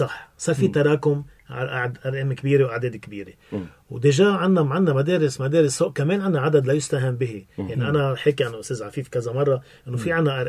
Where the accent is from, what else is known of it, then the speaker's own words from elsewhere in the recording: Syria; هون أنا سوري